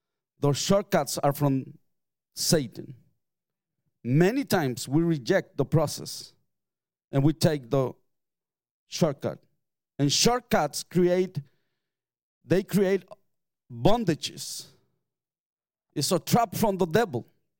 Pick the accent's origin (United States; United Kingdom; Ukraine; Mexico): Mexico; it was the first time for me living that I was going to live in Mexico City. Even though I'm from Mexico, I never lived in Mexico City before.